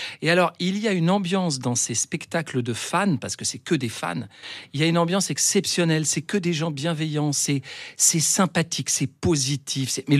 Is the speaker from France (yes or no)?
yes; Le Havre, Normandy, France; moved away; c'est peut-être parce que je suis parti du Havre.